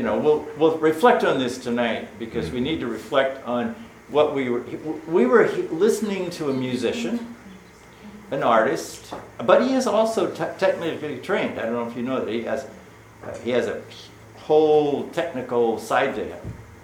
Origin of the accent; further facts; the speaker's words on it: Texas, United States; I'm a Westerner, I'm an American, I'm a Texan, I'm a male, I have all these things that are part of my unique experience.